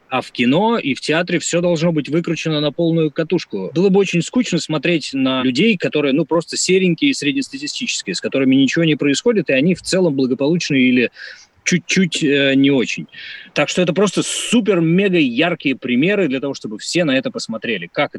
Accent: Izhevsk, Udmurtia, Russia; now in Moscow, Russia; Из Ижевска. Но я приехал сколько лет? 18 назад.

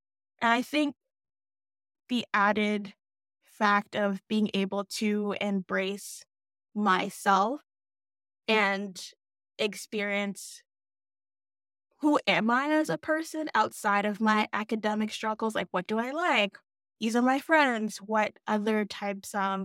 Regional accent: Maryland, United States; So Howard is roughly 45 minutes to an hour outside where I grew up in Maryland.

